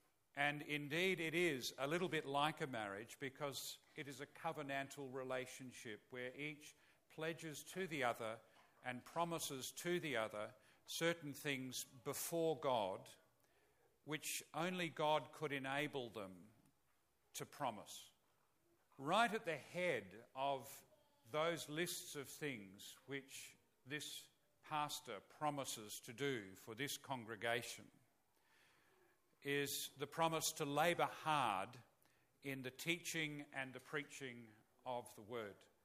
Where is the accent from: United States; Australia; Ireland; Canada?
Australia; Barossa Valley, South Australia; I come from the Barossa Valley. It's another time zone there, about 150 years ago.